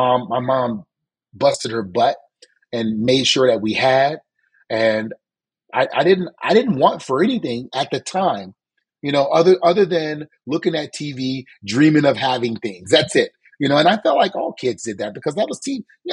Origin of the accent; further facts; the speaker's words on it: the South, United States; You know, I'm from the South, and you know, you see racism and you see stuff the way it is.